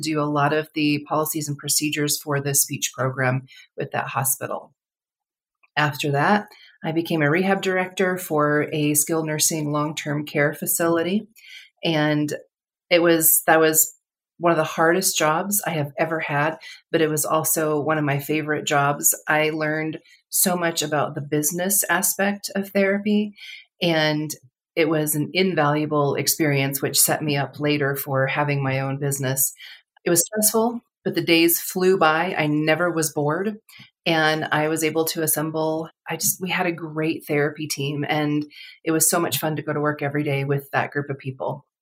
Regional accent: Colorado, United States; I just didn't like Southern California. I grew up in Colorado. I missed the snow. I missed the mountains.

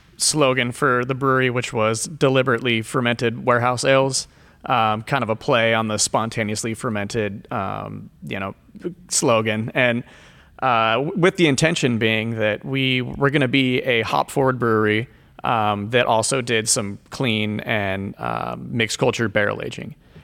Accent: Ventura, California, United States; I grew up in Ventura.

